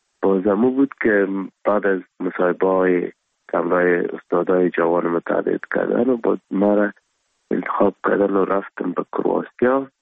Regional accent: Afghanistan; first language Pashto; Persian is a second language; زبان مادری ما پشتو است. بدری مکتب خواندیم، عربی را مدرسه خواندیم، انگلیسی را بخاطر اسکالرشپ ها باید میخواندیم و آلمانی را خطبی است که درس آلمانی بود اینجا دیگه اونا را میخوامم

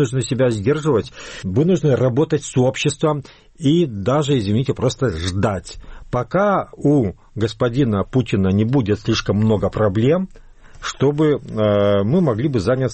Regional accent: Slutsk, Minsk Region, Belarus; я сам родом со Слуцкой

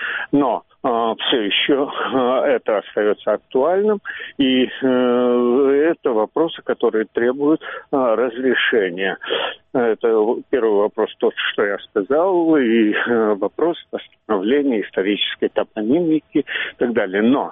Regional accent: Crimea, Ukraine; Это небольшой секрет, как каждый крымский татарин. Собственно говоря, это была не просто боль родителей и так далее. Это уже была моя личная боль.

